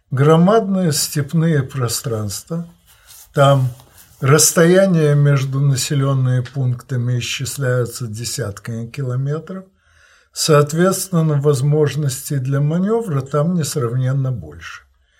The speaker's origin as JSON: {"language": "Russian", "town": "Odesa", "region": "Odesa Oblast", "country": "Ukraine", "tie": "born or raised there", "moved": "yes", "lives_now": "Moscow, Russia", "said": "Я перебрался из моей родной Одессы в Москву на 4-м году независимости Украины"}